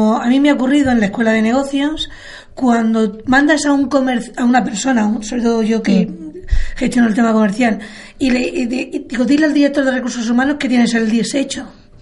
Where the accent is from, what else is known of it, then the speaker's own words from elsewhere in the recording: Region of Murcia, Spain; como buenos murcianos que somos, en nuestra forma de trabajar y de expresarnos, les hace gracia.